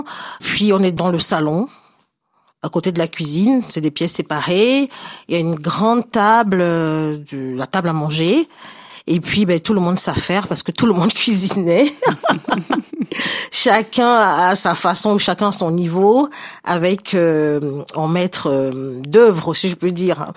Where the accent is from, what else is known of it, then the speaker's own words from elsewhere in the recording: Bonaberi, Littoral, Cameroon; Le dimanche à Bonabiri, qui est mon village natal, le village de mon père, là où j'ai grandi.